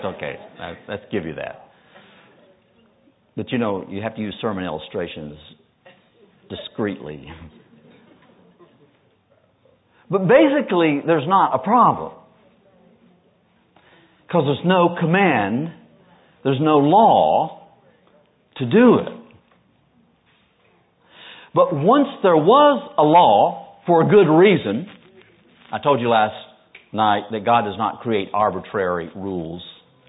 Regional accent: North Carolina, United States; So growing up in North Carolina in the summertime, the days were hot and muggy.

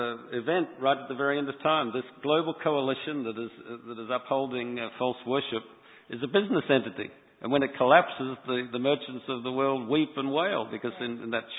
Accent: Australia; now in United States; I'm from Australia originally, and when I go back there, they talk that way.

